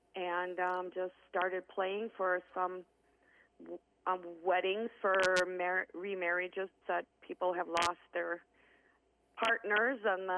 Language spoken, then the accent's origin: English; New Ulm, Minnesota, United States; Well, I was born and raised in New Ulm, and I lived on the north end of town on Payne Street.